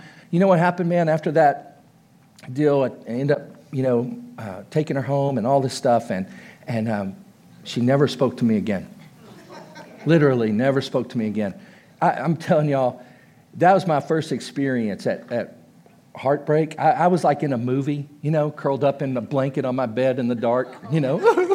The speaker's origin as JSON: {"language": "English", "region": "Texas", "country": "United States", "said": "Of course, I'm from Texas. Gravy is all over all of it, right?"}